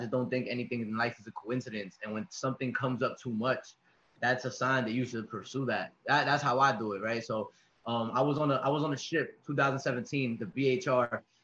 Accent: New York City, New York, United States; I'm from New York City.

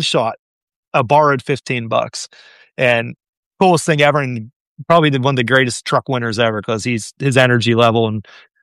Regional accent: Pennsylvania, United States; I've never hunted farther west than Ohio. I'm from Pennsylvania.

